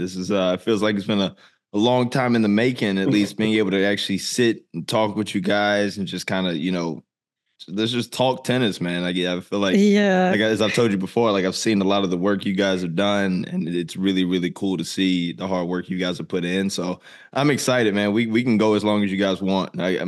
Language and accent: English; Atlanta, Georgia, United States; Hawks. Okay, yeah, born and raised in Atlanta.